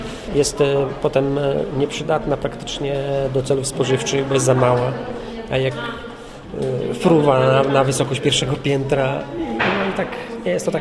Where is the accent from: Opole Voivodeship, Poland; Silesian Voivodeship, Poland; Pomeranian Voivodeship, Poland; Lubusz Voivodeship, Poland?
Pomeranian Voivodeship, Poland; Pod Starogardem.